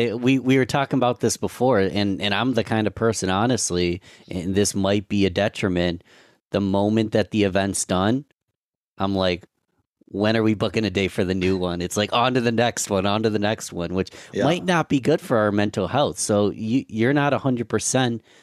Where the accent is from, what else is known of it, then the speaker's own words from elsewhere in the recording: Rochester, New York, United States; So I'm from Rochester, New York. A lot of my listeners are from this area